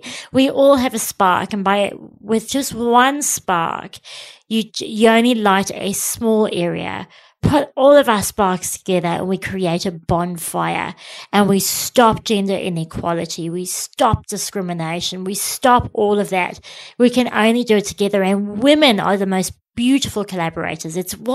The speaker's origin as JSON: {"language": "English", "country": "South Africa", "tie": "born or raised there", "said": "growing up in South Africa"}